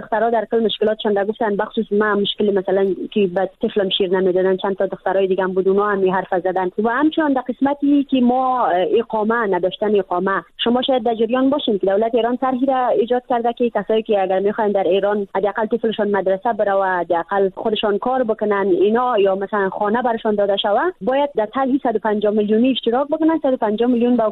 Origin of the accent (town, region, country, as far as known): Badakhshan, Afghanistan